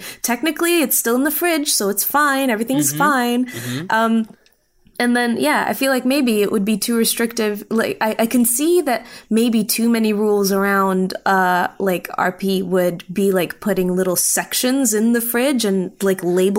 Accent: Tanzania; now in United States; I thought that was some weird American thing, because I grew up in Tanzania, and I would only ever see it in cartoons.

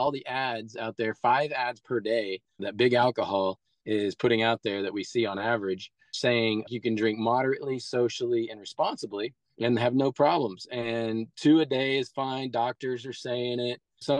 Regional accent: Midwest, United States; I grew up really poor in the Midwest, and it was all about the Puritan farm ethic

